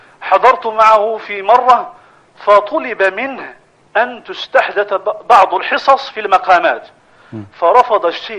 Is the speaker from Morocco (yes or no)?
yes; Morocco; ما وقع في بلادنا المغرب من فتنة جراء هذه البلية